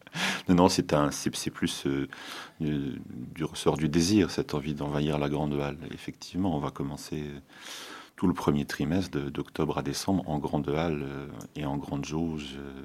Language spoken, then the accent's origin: French; France; puisque je pensais qu'en tant que Français, je n'avais aucune chance.